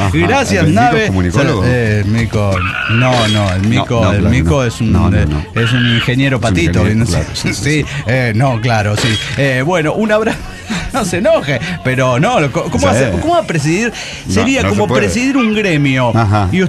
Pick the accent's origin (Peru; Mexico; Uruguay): Mexico; moved away as an adult; Salí de México por motivos de trabajo.